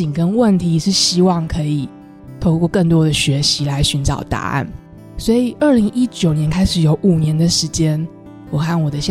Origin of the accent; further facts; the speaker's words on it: Taiwan; 特别是我自己在台湾土生土长的时候接触到的文化跟我的基督信仰